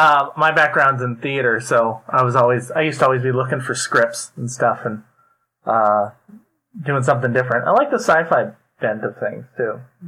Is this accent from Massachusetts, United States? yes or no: yes; Millis, Massachusetts, United States; Oh, yeah. Oh, I know Rochester. I grew up in a little town called Millis out there.